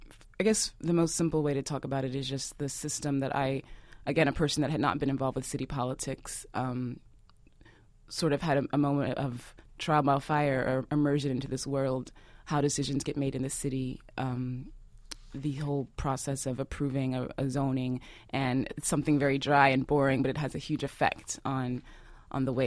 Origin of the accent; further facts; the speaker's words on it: Houston, Texas, United States; also born or lived in Harlem; now in Louisiana, United States; I grew up in Houston.